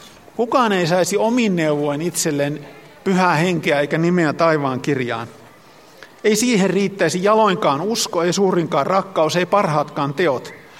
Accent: Lappeenranta, South Karelia, Finland; born there; Minä olen syntynyt Lappeenrannassa, vaikka kirjoihin on merkitty, että olisin syntynyt Turussa, mutta en Jerusalemissa.

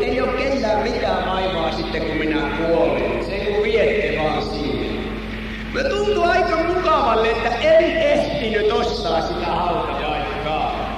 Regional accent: Alahärmä, South Ostrobothnia, Finland; minä olen kotoisin tuolta lämpimästä maasta, Alahärmästä. Ja siellä on lämmin ja kuuma veri

